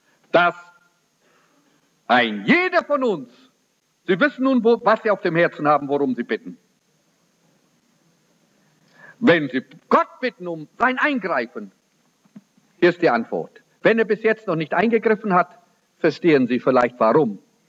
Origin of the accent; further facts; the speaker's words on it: South Africa; Das ist so leicht wie irgendetwas, das bei uns in Südafrika auch eine heiratete